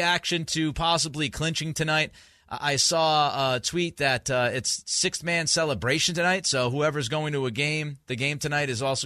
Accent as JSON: {"language": "English", "region": "New England", "country": "United States", "tie": "born or raised there", "said": "I grew up in New England, obviously, and Boston is a top 10 market"}